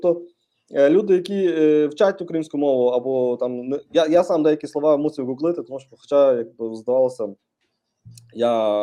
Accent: Khodoriv, Lviv Oblast, Ukraine; accent: Lviv; можна сказати, ходорівська, тому що я виріс в Ходорові, невелике місто під Львовом, 60 кілометрів

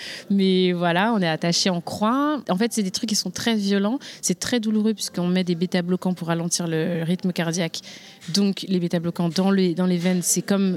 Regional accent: Benin; parce que je suis béninoise

